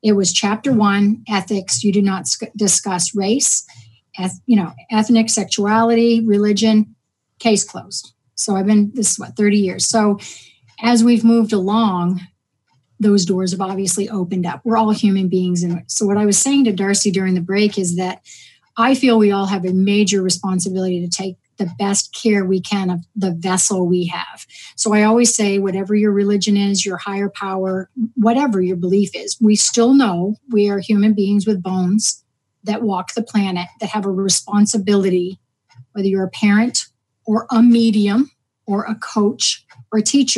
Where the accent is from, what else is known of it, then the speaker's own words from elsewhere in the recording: New Hampshire, United States; I'm from New Hampshire, northern New Hampshire.